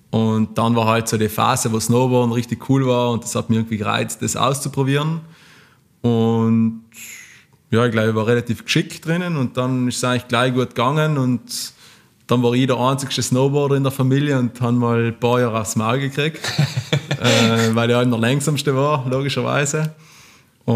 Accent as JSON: {"language": "German", "town": "Merano", "region": "Trentino-Alto Adige", "country": "Italy", "said": "Wir kommen aus Südtirol, Meran, und ja, wir wohnen auch da."}